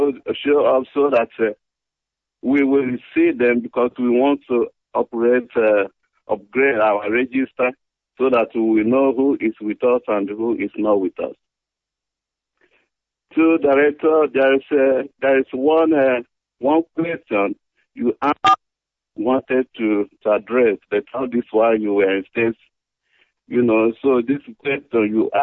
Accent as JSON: {"language": "English", "town": "Obo", "country": "Nigeria", "lives_now": "Munich, Germany", "said": "from Munich, Germany. I'm from Obo in Biafra land."}